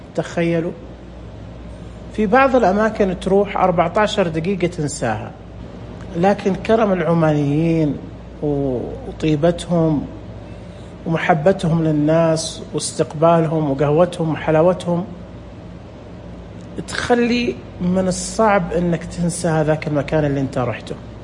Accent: Saudi Arabia; كم كنت أتمنى إنه يكون عندنا في السعودية ملتقى سياحي

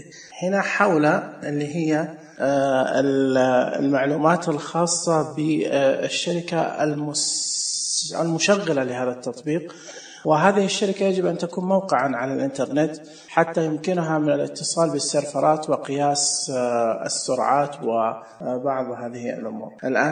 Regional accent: Saudi Arabia; هنا السعودية مثلا، عندنا في السعودية هنا خوادم

